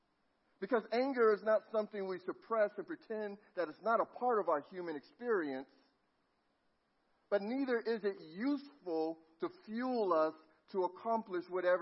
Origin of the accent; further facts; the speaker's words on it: Los Angeles, California, United States; Don't forget, I'm from Los Angeles.